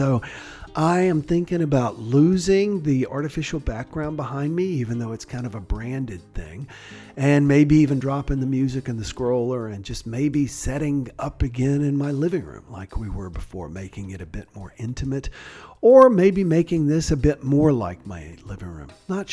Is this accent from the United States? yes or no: yes; the South, United States; When I was a boy growing up in the South, people were always labeled by their race.